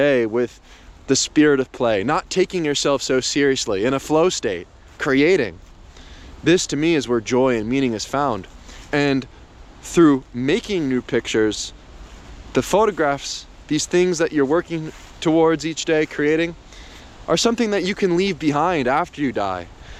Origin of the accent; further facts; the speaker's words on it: Philadelphia, Pennsylvania, United States; also born or lived in Baltimore; When I first started photography here in my hometown, Philadelphia, I would walk the streets with my camera, eventually studying in Baltimore